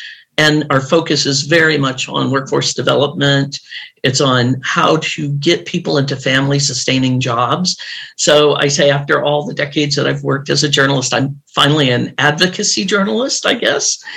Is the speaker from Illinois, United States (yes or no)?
yes; Illinois, United States; I love the Midwest. I grew up outside of Chicago. I'm proud child of two Arkansans who were farmers.